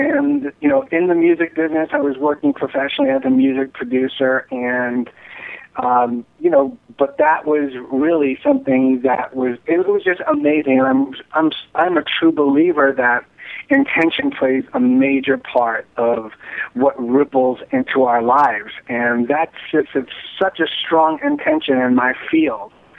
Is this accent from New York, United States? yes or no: yes; New York, United States; Well, I'm a New Yorker, and we were going to see … on his 83rd birthday